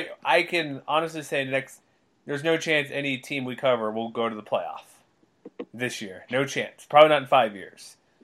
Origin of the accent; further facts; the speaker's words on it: Texas, United States; I went there to do water polo. I'm from Texas.